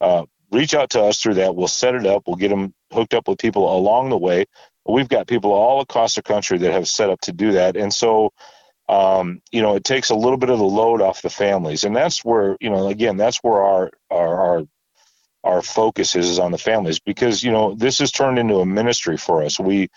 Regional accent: Minnesota, United States; also born or lived in Oakdale, California / Texas; I was born in Oakdale, California. Now, I only stayed there for 2 years with my family, but that's where I was born. Moved to Minnesota, and now I've, you know, moved to Texas 30 years ago.

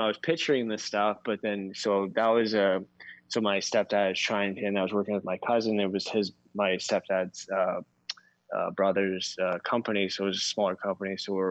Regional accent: Port Coquitlam, British Columbia, Canada; I grew up here in Port Coquitlam for over 20 years.

